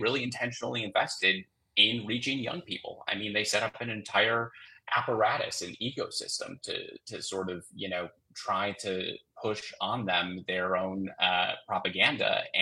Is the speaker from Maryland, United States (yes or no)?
no; Two Rivers, Wisconsin, United States; as part of my hometown, Facebook feed, I see, you know, like the news and information page for Two Rivers